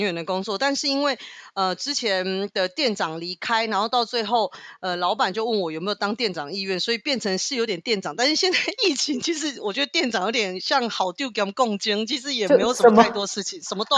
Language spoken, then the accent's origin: Chinese; Taiwan; 一定要会讲法文，然后还有英文，然后中文是因为我们是台湾人